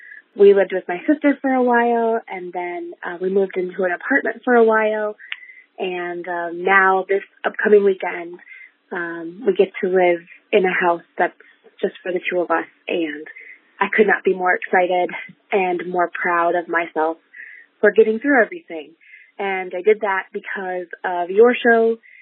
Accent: Lansing, Michigan, United States; I am from Lansing, Michigan

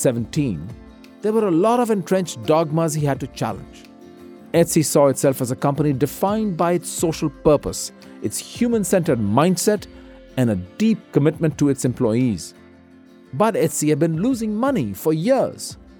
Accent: India; As an Indian, I like that metaphor.

